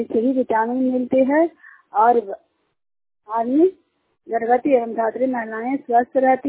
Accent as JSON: {"language": "Hindi", "town": "Hilsa", "region": "Bihar", "country": "India", "said": "हिलसा प्रखंड नालंदा जिला का रहने वाली हूँ।"}